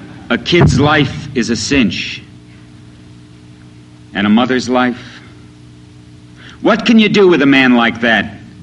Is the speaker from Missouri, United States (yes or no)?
no; Detroit, Michigan, United States; I come from Detroit.